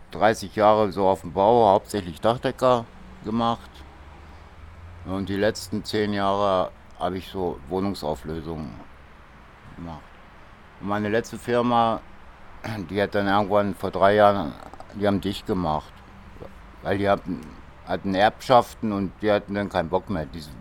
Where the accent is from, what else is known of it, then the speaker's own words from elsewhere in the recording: Braunschweig, Lower Saxony, Germany; Braunschweig. Ich habe mein Leben lang hier gewohnt, eigentlich.